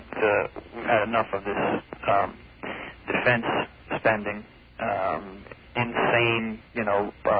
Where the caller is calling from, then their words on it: Lake Grove, New York, United States; I'm calling from Lake Grove.